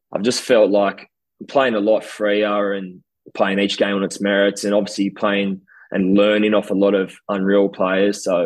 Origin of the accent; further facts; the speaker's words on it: Australia; it was just disappointing as an Australian to see.